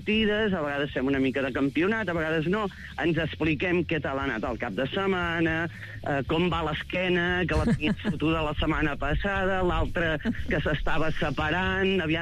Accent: Girona, Catalonia, Spain; jo que sóc de Girona

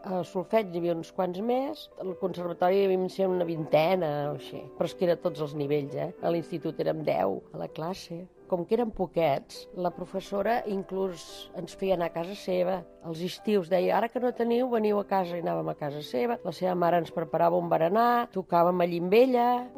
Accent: Tarragona, Catalonia, Spain; born there; soc nascuda a Tarragona, vaig néixer l'any 1940

